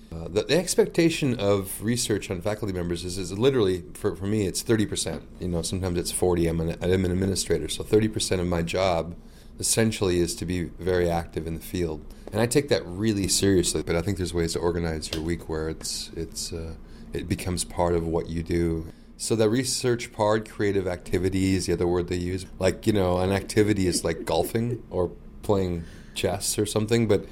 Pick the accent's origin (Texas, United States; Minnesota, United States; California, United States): Minnesota, United States; Moorhead; now in Fargo, United States; I was born in Morehead, Minnesota, which is right across the river from Fargo. I'm a proud Minnesotan who now lives in North Dakota.